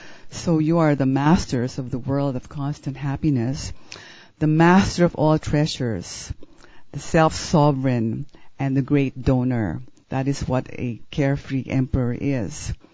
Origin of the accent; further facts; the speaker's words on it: Philippines; I'm from the Philippines